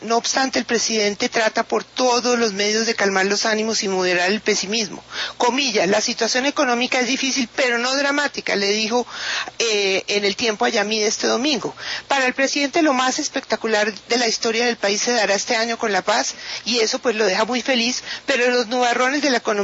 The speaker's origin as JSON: {"language": "Spanish", "country": "Colombia"}